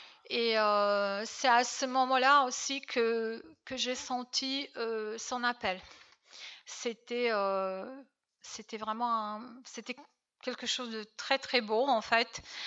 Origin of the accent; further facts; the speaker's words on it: Serbia; je n'ai pas grandi dans une famille très religieuse. En fait, je viens de Serbie, à cette époque-là où moi je suis née, c'était pas très populaire, on va dire.